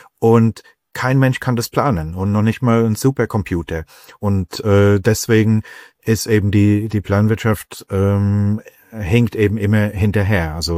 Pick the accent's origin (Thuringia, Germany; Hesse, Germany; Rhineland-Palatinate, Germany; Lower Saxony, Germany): Rhineland-Palatinate, Germany; now in United Kingdom; es gibt jetzt eine schlechte Weinernte in der Pfalz, sagen wir mal, wo meine alte Heimatregion.